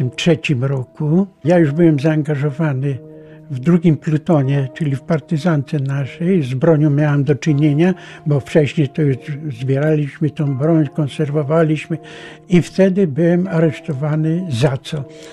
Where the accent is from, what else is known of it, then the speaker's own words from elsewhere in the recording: Lublin Voivodeship, Poland; Urodziłem się w Siednim Łanie i tam parę lat mieszkałem. Później przenieśliśmy się do Bukowy Wielkiej, to jest parę kilometrów na wschód od Siedniego Łanu.